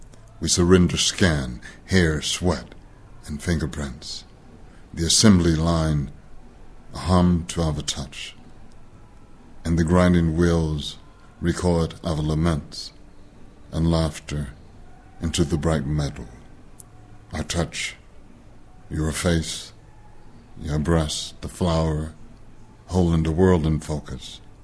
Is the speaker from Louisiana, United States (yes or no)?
yes; Louisiana, United States; For me, I grew up in Louisiana in the segregated society in the 1950s